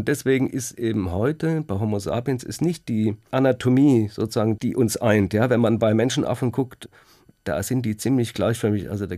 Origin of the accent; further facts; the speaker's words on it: Baden-Württemberg, Germany; Also ich bin selber Schwabe, deswegen darf ich das sagen.